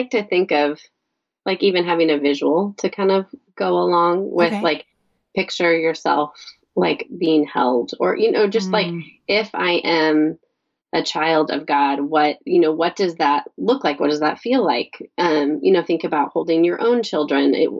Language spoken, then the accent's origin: English; California, United States; also born or lived in Salt Lake City, United States; So the book really started, I think, when we moved from Salt Lake City, Utah, back to the Southern California suburbs in Orange County, which is where both my husband and I grew up.